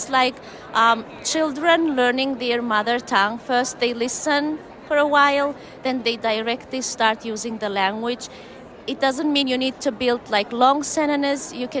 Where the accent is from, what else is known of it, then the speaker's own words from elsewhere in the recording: Turkmenistan; English is a second language; now in Ohio, United States; I'm from Turkmenistan, but I live in Ohio, US.